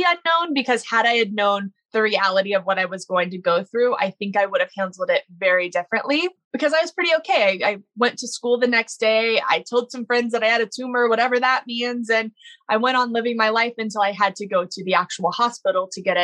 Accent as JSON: {"language": "English", "town": "Baton Rouge", "region": "Louisiana", "country": "United States", "tie": "born or raised there", "said": "So I grew up in Baton Rouge, Louisiana, and there's not a whole lot to do there."}